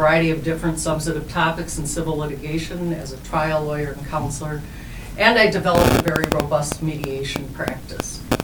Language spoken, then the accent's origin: English; St. Paul, Minnesota, United States; I grew up in St. Paul and went to Highland Elementary, Highland Junior High, Highland Senior High, and thank goodness there was no college.